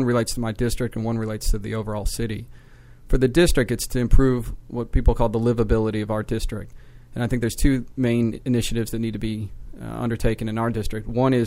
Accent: Dunwoody, Georgia, United States; I grew up here in the Atlanta area and actually in Dunwoody and spent my school years here

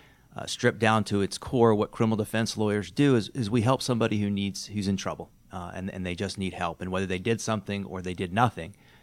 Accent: Dunwoody, Georgia, United States; I grew up in Dunwoody. I went to Dunwoody High School.

